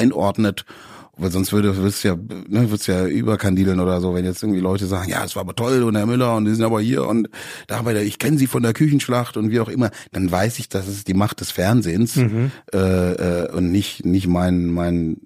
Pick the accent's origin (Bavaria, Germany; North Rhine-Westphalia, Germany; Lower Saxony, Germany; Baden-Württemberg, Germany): Baden-Württemberg, Germany; Also ich bin ja Schwabe, bin im Schwabenland aufgewachsen